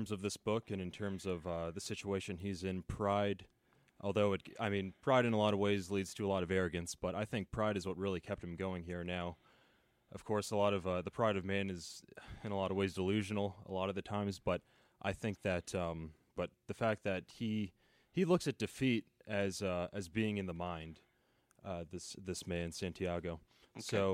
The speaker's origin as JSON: {"language": "English", "town": "Toronto", "region": "Ontario", "country": "Canada", "said": "I'm from Toronto, Canada."}